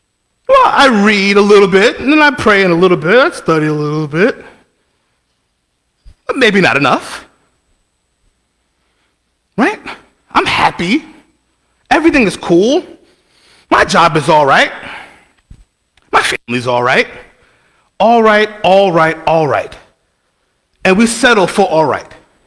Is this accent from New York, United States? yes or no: yes; New York City, New York, United States; Now, I'm from New York City. Heavy Italian mafia presence.